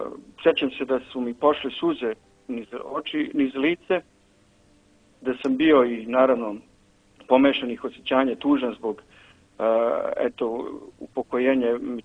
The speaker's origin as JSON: {"language": "Serbian", "country": "Kosovo", "tie": "born there", "said": "Rođen sam, dakle, na Kosovu i Metohiji, od malena ga se sećam."}